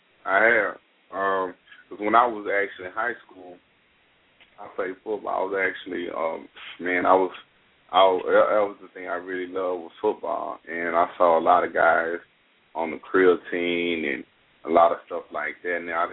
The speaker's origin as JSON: {"language": "English", "region": "Texas", "country": "United States", "said": "I'm actually originally from East Texas. I went to Tyler Jean College."}